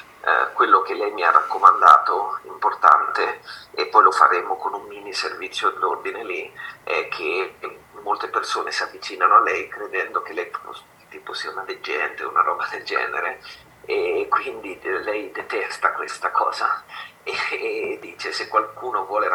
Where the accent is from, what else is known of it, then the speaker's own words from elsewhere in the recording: Corinaldo, Marche, Italy; io vengo dal paese di Maria Goretti, no? Che è Corinaldo.